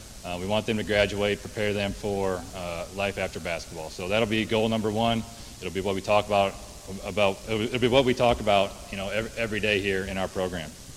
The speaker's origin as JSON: {"language": "English", "town": "Iowa City", "region": "Iowa", "country": "United States", "said": "We're all from Iowa City originally, so... it's about a 10-hour drive, maybe 11 if my dad's driving"}